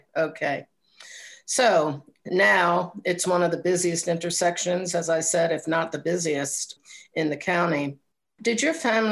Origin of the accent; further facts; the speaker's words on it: Baltimore, Maryland, United States; now in Columbia, United States; And I live most of my life in Columbia. I grew up in Baltimore and I still love Baltimore very much, but I don't drive in there that often.